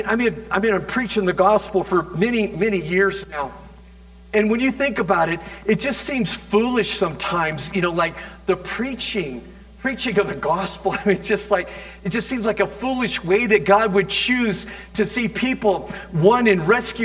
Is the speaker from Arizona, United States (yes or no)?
yes; Williamson Valley, Arizona, United States; Growing up in Williamson Valley